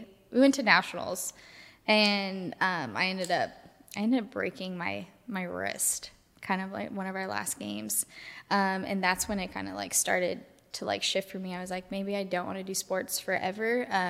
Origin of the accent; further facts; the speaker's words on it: Palm Desert, California, United States; now in Nashville, United States; So, basically, from growing up in Palm Desert, I ended up, instead of continuing my soccer career stuff, not even a career, the goal of having it a career, I decided to have a backup plan